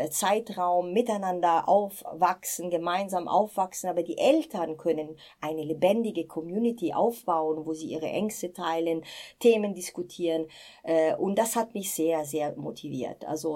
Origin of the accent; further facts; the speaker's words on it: Rome, Lazio, Italy; moved away as an adult; now in Germany; Also ich komme aus Rom, bin sozusagen mit 19 etwa nach Deutschland gekommen